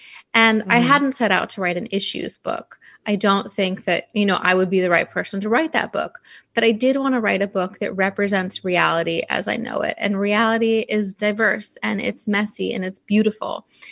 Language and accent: English; Ohio, United States; also born or lived in Missouri / California / New York City; now in Philadelphia, United States; So I don't live in my hometown anymore. My hometown has about 1,300 people. It's in Northwest Ohio. And I've lived all over the country. I've lived in Missouri and California and New York City and Philadelphia, where I live now.